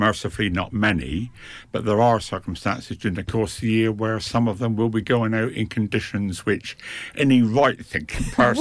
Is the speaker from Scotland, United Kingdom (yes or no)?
no; Liskeard, South West England, United Kingdom; the RNLI were actually looking to form a branch of the service in what was then my hometown at Liskard in East Cornwall.